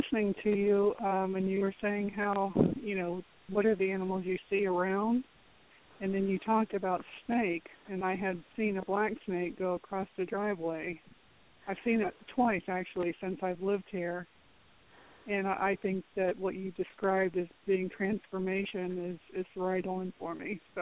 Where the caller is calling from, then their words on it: Florida, United States; I'm calling from Florida.